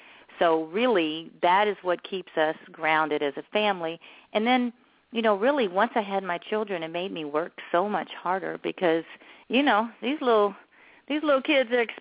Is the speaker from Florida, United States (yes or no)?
no; Chicago, Illinois, United States; moved away as an adult; now in Los Angeles, United States; Well, you know, I grew up in Chicago, and I started doing just.